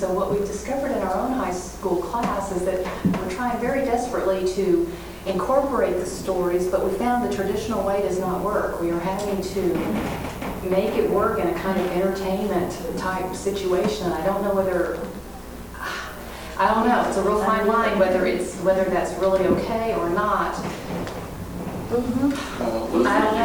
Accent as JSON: {"language": "English", "town": "San Marcos", "region": "Texas", "country": "United States", "said": "I'm from San Marcos, Texas. We came up here a long way"}